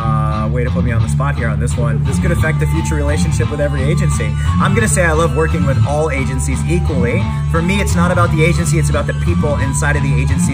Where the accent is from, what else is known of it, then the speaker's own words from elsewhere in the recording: Boston, Massachusetts, United States; I'm from Boston, so I walk a lot